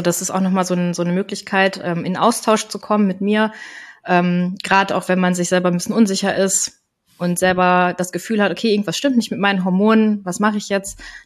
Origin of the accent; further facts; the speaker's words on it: Koblenz, Rhineland-Palatinate, Germany; ich bin 35 Jahre, ich komme aus Koblenz